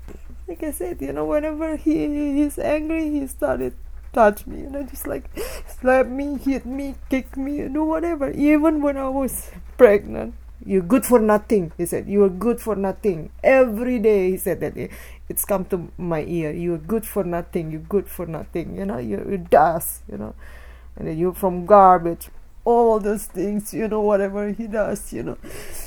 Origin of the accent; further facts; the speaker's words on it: Indonesia; English is a second language; moved away; When I came out from Indonesia, I don't have anybody, and then I by myself, you know.